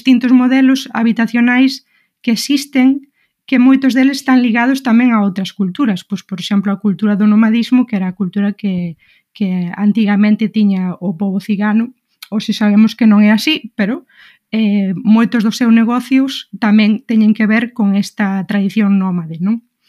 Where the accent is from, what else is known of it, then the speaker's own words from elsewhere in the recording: Padrón, Galicia, Spain; Eu son unha persoa que vivín e crecín en Padrón